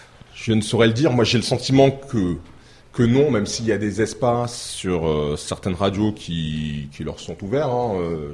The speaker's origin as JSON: {"language": "French", "town": "Tours", "region": "Centre-Val de Loire", "country": "France", "tie": "born or raised there", "said": "Moi, je suis né à Tours, j'ai grandi à Tours et j'ai fait mes études à Tours."}